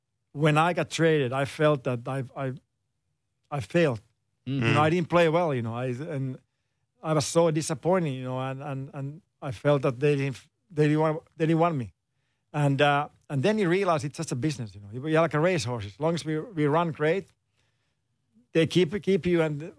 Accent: Finland; English is a second language; growing up in Finland

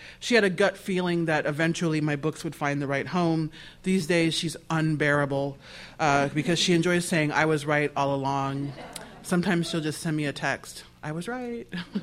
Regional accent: Nebraska, United States; I'm a kid from Nebraska.

